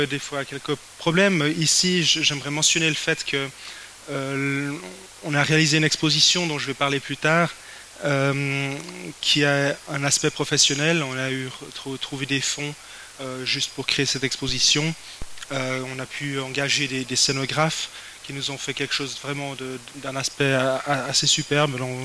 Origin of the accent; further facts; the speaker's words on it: Geneva, Switzerland; je ne dis pas 80 parce que je suis genevois à la base, donc c'est les Vaudois qui disent 80.